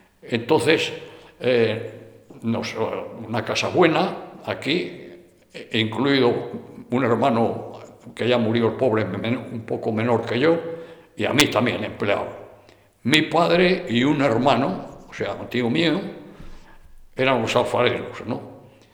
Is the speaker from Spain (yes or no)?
yes; Santander, Cantabria, Spain; born there; yo nací en Santander en el año 23. Después de mis padres hemos sido alfareros en Santander